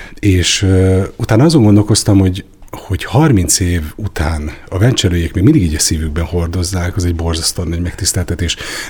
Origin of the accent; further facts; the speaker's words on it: Budapest, Hungary; hiszen én Budapesten születtem, ott nőttem föl